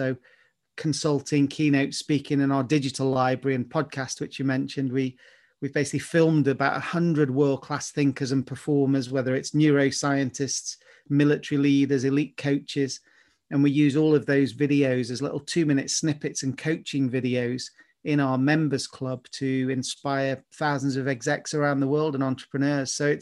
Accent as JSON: {"language": "English", "town": "Stoke-on-Trent", "region": "West Midlands", "country": "United Kingdom", "tie": "born there", "said": "I was born in Stoke."}